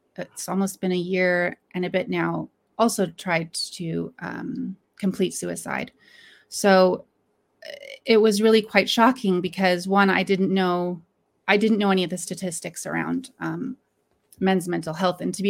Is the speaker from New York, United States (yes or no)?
no; Alaska, United States; now in United Kingdom; Obviously I'm not from the UK. I'm from Alaska originally, moved here about 20 years ago.